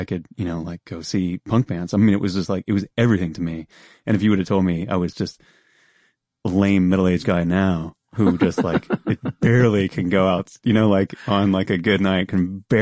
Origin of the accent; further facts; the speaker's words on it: New Jersey, United States; born there; also born or lived in North Carolina / South Carolina; No, I was born in New Jersey, and in the early part of my life, probably the first time I really went to see movies, I was living in North Carolina and South Carolina, in the South.